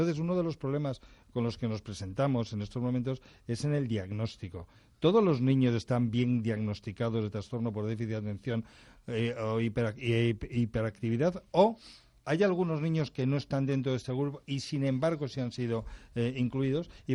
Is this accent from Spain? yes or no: yes; Navalcarnero, Community of Madrid, Spain; Sí, chamberilero total, pero me crié en un pueblo de Madrid, sí, muchos años en la Valcarnero